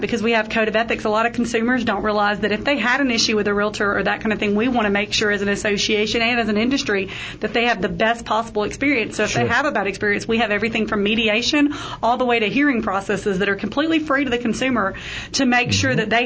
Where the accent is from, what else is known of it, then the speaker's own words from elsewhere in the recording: Mobile, Alabama, United States; now in Prescott, United States; But, no, I'm definitely born and bred in Mobile, Alabama. I have lived there and stayed in Alabama all through college